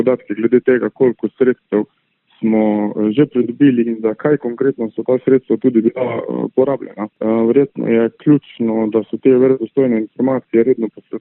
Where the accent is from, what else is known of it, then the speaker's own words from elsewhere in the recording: Carinthia, Slovenia; tudi tu izhajam iz tega, da prihajam iz Koroške in se v bistvu direktno srečujem s temi državami